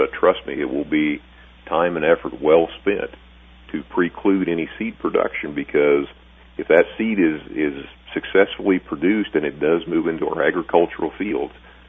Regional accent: Illinois, United States; I'm originally from Cass County, and I took a drive through an area where, when I was a kid, we used to farm in that area.

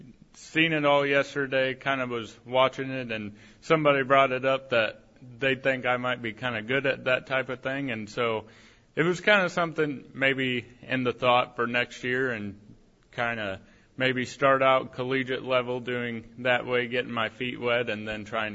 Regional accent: Palmyra, Illinois, United States; so I'm from Palmyra, Illinois. I've always lived on a farm with my parents and then, of course, my grandparents.

